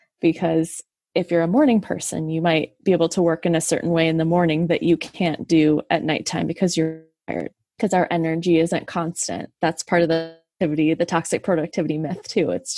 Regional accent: United States; Being American, there's plenty of ideas that productivity is most important.

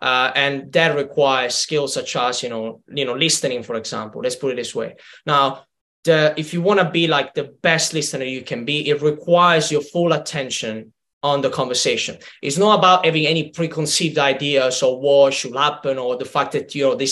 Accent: Italy; English is a second language; moved away as an adult; now in United Kingdom; particularly when I moved from Italy to the UK, you know, at the time it was 6.5 years ago, couldn't speak any English.

